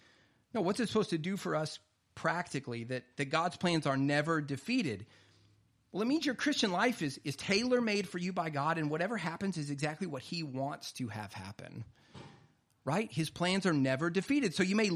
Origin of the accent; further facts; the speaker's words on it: South Carolina, United States; Sorry. I'm like a southerner. I grew up in South Carolina.